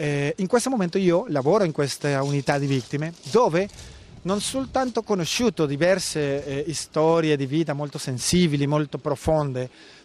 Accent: Colombia; Italian is a second language; moved away as an adult; now in Italy; 90 nella Colombia e i gruppi paramilitari mi hanno fatto delle minacce e anche ho dovuto lasciare il mio paese. Sono stato andato in esilio nella Italia.

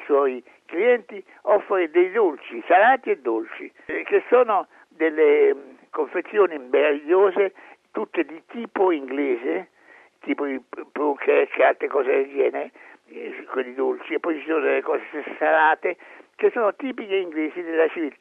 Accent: Rome, Lazio, Italy; No, io non sono un provinciale, sono un romano

